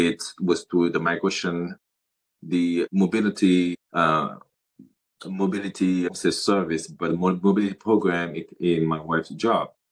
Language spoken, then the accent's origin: English; Cameroon; So at the time he lived in Geneva, Switzerland, and we grew up together in Cameroon. My 13 years in Cameroon, he's the one who bought me my first hamburger, and in Cameroon.